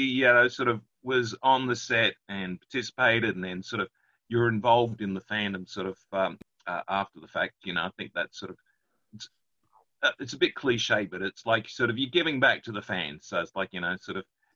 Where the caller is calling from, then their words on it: Ballarat, Victoria, Australia; I'm calling from Ballarat.